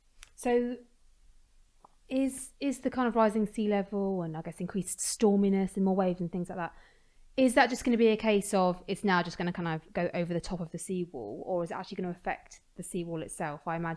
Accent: Portsmouth, South East England, United Kingdom; I grew up in Portsmouth, so living quite near to the shoreline

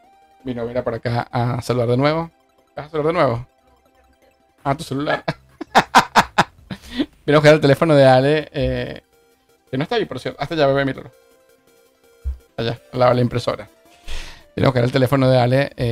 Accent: Venezuela; 10 años en Argentina y para mí es muy de pinga sentirme parte de este país de alguna manera, pero no perder la esencia de lo que como venezolano soy

